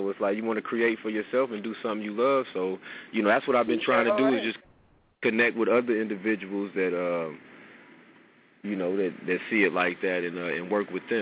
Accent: Edwardsville, Illinois, United States; Because, you know, I like, you know, to rep the home team or whatever. I'm from Edwardsville.

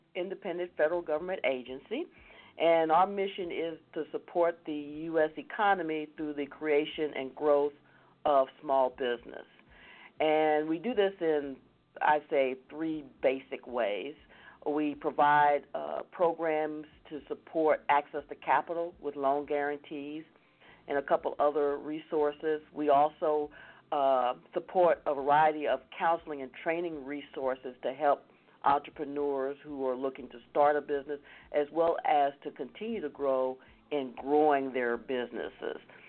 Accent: Corpus Christi, Texas, United States; Yeah, I went to graduate school in San Antonio. I grew up in Corpus Christi on the coast.

